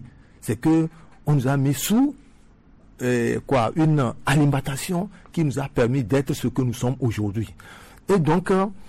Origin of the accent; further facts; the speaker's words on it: Benin; Si vous rentrez au Bénin, je viens du Bénin